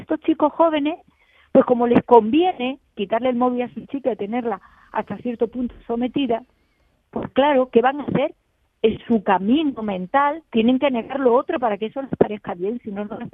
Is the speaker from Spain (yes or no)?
yes; Spain; Porque nosotras somos españolas, ciudadanas, pagadoras de impuestos